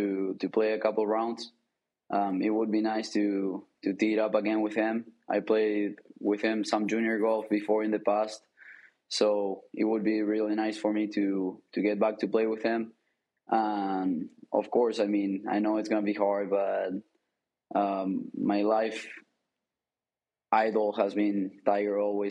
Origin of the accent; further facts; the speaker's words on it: Argentina; English is a second language; asked me where I was from because my accent was different. I said Argentina